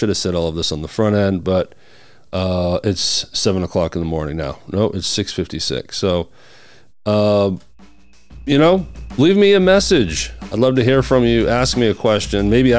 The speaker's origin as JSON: {"language": "English", "region": "New York", "country": "United States", "said": "Now I'm from New York. What's going on here?"}